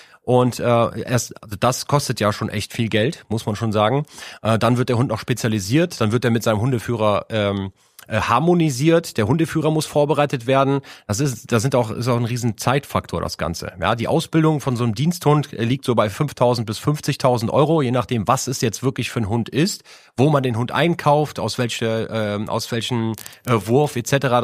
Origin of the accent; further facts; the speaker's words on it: Grafschaft, Rhineland-Palatinate, Germany; Ich komme ja auch aus dem Bereich Ahrtal, also Grafschaft